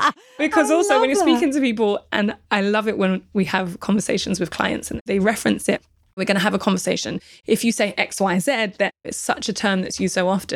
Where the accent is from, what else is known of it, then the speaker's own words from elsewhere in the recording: Deptford, London, United Kingdom; I'm a girl from Deptford, South London, who enjoyed doing events. I had my daughter when I was 19, and now I'm soon 40 running an international events agency.